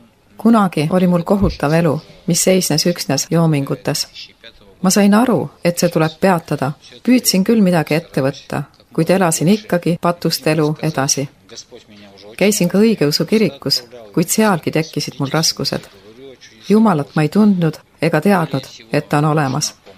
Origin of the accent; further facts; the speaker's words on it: Ural, Russia; born there; Estonian is a second language; Sündisin Aasia ja Euroopa vahel, Uurali mägede keskel, põdrakasvataja perekonnas. Mu isa on Neenets, emaga Hant.